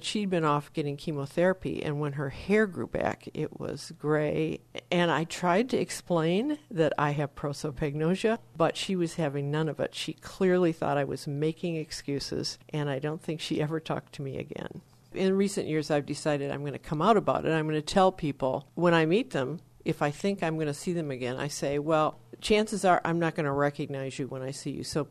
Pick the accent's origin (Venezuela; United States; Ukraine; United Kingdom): United States; Benzonia, Michigan; I'm from Benzonia